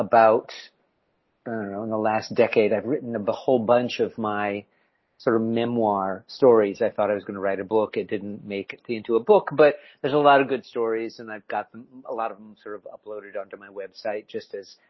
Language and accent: English; Midwest, United States; Quick background. I grew up in the Midwest.